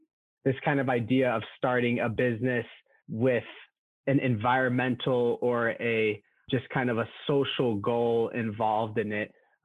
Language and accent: English; Chicago, Illinois, United States; I'm from Chicago